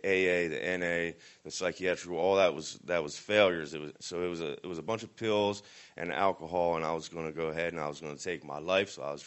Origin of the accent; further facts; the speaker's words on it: New Jersey, United States; I'm 38 years old. I almost forgot my age. That's crazy. I'm from New Jersey